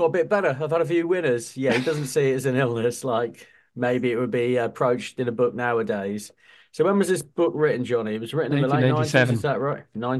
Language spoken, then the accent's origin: English; East Midlands, United Kingdom; I mean, I grew up in Leicestershire, so